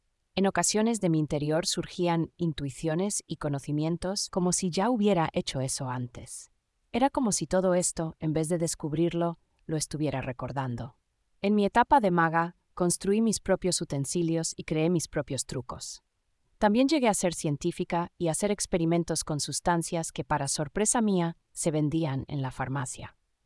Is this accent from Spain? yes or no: yes; Valencia, Valencian Community, Spain; born or raised there